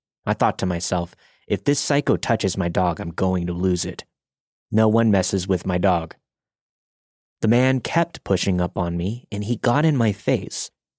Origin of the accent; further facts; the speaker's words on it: New York City, New York, United States; I'm from New York City, and I'm used to seeing crazy things.